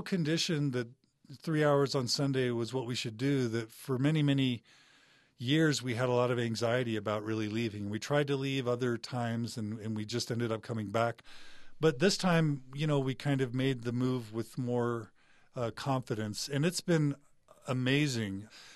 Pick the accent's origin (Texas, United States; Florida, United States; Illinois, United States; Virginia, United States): Texas, United States; and I was raised Mormon, very devout and active, but I was raised in Texas, so I wasn't raised in Utah.